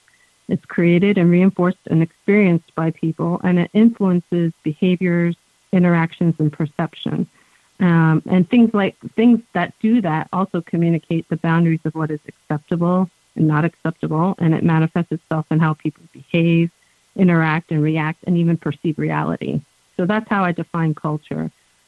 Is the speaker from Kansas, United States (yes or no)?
no; New Jersey, United States; also born or lived in Ireland; I'm a child of immigrants, a woman of color, and I grew up in New Jersey, all over New Jersey, actually, as a pastor's kid. Went to school in Philly, New York, as you mentioned, and lived overseas in Ireland and the Midwest, and now I'm in California.